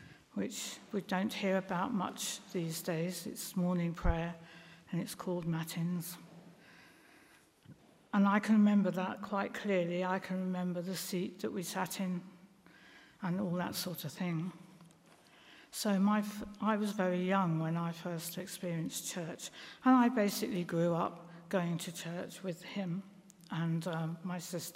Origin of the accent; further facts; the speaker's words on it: Bedford, East of England, United Kingdom; I was born and brought up in Bedford, which is just 50 miles away from here.